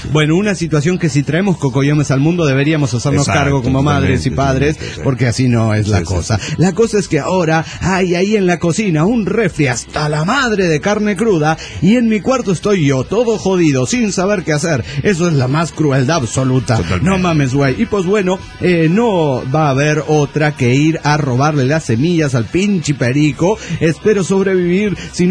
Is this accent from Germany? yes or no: no; Zacatecas, Mexico; de Zacatecas, México.